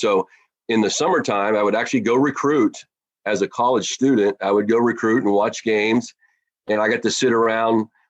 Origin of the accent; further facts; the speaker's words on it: Hagerstown, Maryland, United States; I am from Hagerstown, Maryland. I was born in Baltimore. I grew up in a small town in western Maryland, right where West Virginia, Maryland, and Pennsylvania come together